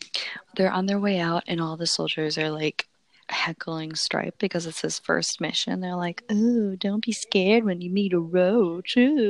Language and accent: English; Phoenix, Arizona, United States; born there; Yeah, I was born in Phoenix.